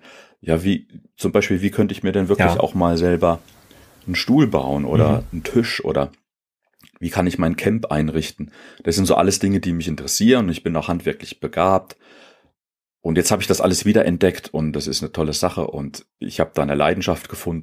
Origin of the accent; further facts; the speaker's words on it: Thuringia, Germany; now in Berlin, Germany; wenn ich wieder nach Thüringen zurückkehre in meine Heimat, dann fällt mir sofort auf diese hohen Berge und diese tollen, dichten Wälder.